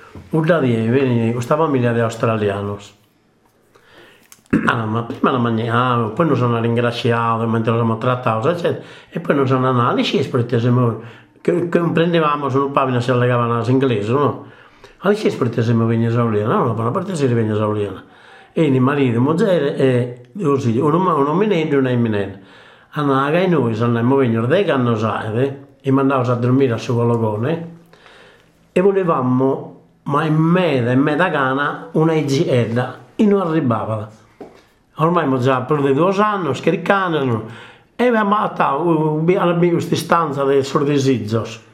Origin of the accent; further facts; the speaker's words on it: Sardinia, Italy; E però sono sardo